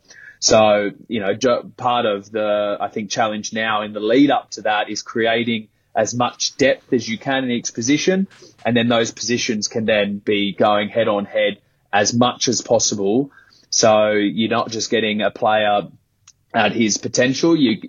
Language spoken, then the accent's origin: English; Australia; So my hope as an Aussie fan and player is that, your Lions supporters are bloody excited to spend some money and get down to Australia.